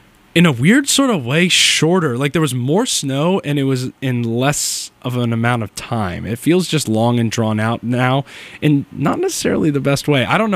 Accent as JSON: {"language": "English", "region": "Massachusetts", "country": "United States", "said": "difference with you and me is we're both from right here. We're both from the Mass."}